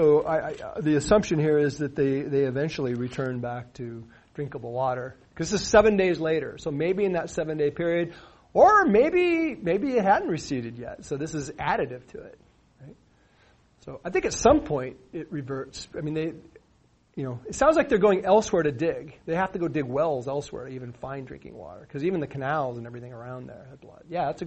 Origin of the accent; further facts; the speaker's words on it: Oregon, United States; I grew up in Central Oregon, and there's a place I used to go fish. Crane Prairie.